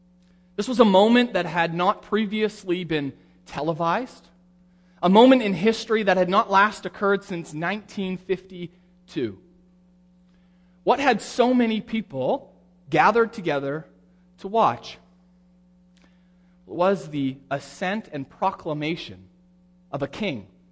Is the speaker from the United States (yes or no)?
no; Canada; Because as a Canadian, when Charles was proclaimed king, he became, if only symbolically, my king.